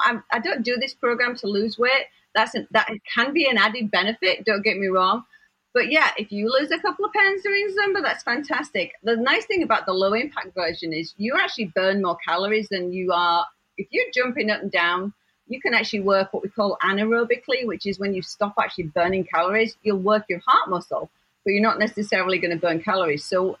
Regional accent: England, United Kingdom; And yes, I'm English.

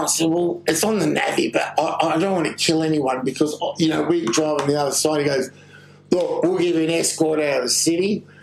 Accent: Perth, Western Australia, Australia; We're from Perth. We're from Western Australia. We just got colour TV 2 years ago.

